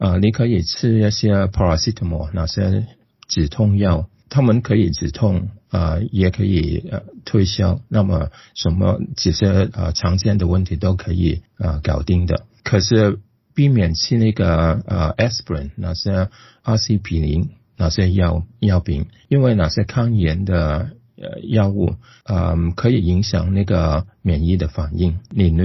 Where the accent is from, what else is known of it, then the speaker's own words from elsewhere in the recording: Australia; 疫苗跟对于我们澳大利亚人来说不是很陌生的